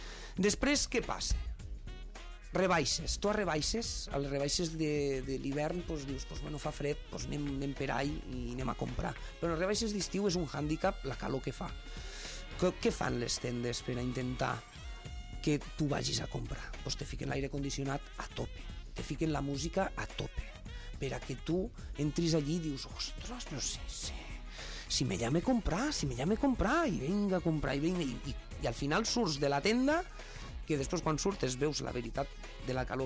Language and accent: Catalan; L'Hospitalet de l'Infant, Catalonia, Spain; jo sóc de l'Hospitalet, o sigui, jo visc a l'Hospitalet i estic aquí a la Mella